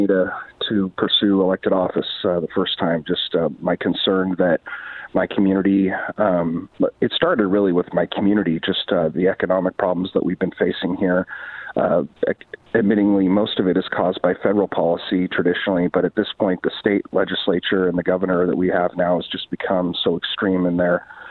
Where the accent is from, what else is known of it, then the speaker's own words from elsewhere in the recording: Roseburg, Oregon, United States; I'm born and raised in Douglas County and been a business owner here in the local community for about 16 years.